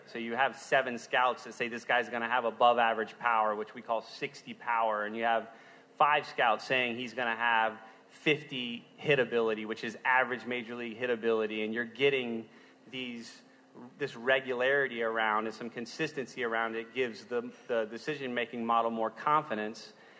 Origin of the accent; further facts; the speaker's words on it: Miami, Florida, United States; so I grew up in Miami, Florida, and then went into a minor league clubhouse